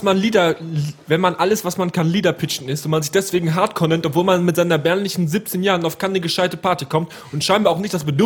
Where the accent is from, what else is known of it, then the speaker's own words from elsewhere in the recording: North Rhine-Westphalia, Germany; Ich komme aus dem Kreis Wesel.